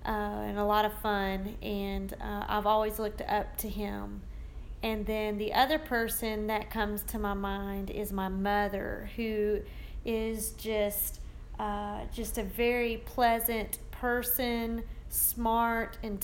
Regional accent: Arkansas, United States; also born or lived in Spring Hill, Louisiana; I am originally from Arkansas. I was born in Spring Hill, Louisiana.

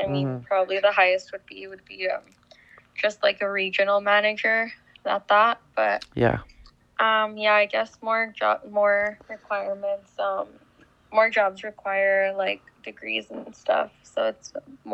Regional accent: El Paso, Texas, United States; I'm 22 years old. I'm in the hospitality industry, and I was born and raised in El Paso, Texas.

